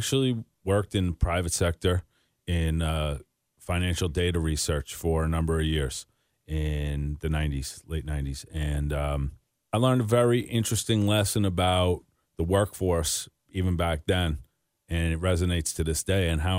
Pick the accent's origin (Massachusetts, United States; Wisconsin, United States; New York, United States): New York, United States; New York City; growing up in Bronx, New York, where I grew up, very working class neighborhood.